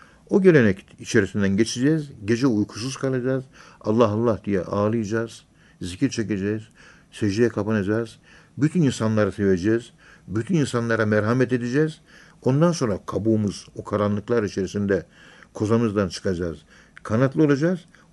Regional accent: Ankara, Turkey; Kayabaşı Mahallesi, Derince Sokağı, 18 numaralı evde doğmuşum ben. Adresim bu, Ankara'nın yerlisiyim. 18 numaralı evden yandaki 16 numaralı eve taşındık.

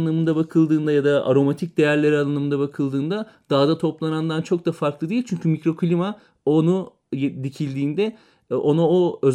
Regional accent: Denizli, Turkey; Ama günümüzde artık yetiştiriciliği yapılmakta, benim memleketim olduğu için altını özellikle çizmek istiyorum.

